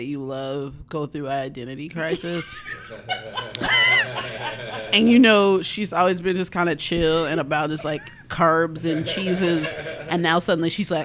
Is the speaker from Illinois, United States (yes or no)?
yes; Chicago, Illinois, United States; I mean, I grew up in Chicago. I mean, I always proudly tell people when somebody says, like, oh, the South is so terrible, I'm like, no, I come from the city where Martin Luther King visited